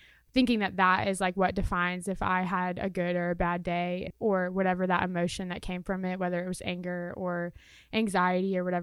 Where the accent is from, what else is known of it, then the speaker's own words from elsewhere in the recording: Indiana, United States; now in Murfreesboro, United States; because I'm not from Murfreesboro. I'm from Indiana. And so I try to call my family